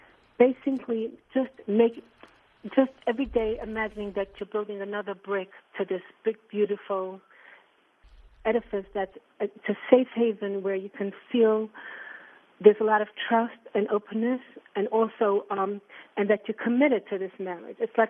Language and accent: English; Brooklyn, New York, United States; Okay, so basically I was born and bred in Brooklyn, New York, Williamsburg. And I got married when I was 18 years old. And it's a little bit, I come from a Hasidic background.